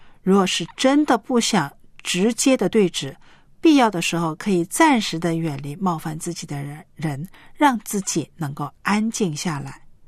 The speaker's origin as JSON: {"language": "Chinese", "country": "China", "said": "尤其是我们中国人或者是东方人，常常我们因为事情的缘故呢，而也记仇恨在心中"}